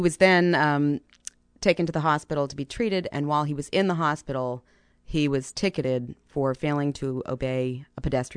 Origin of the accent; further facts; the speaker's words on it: Massachusetts, United States; Massachusetts.